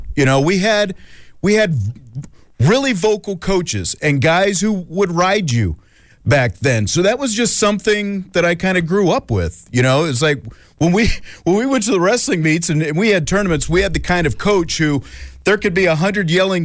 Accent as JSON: {"language": "English", "town": "Salina", "region": "Kansas", "country": "United States", "tie": "born or raised there", "said": "my hometown, mm-hmm. Salina, oh, no kidding. Kansas."}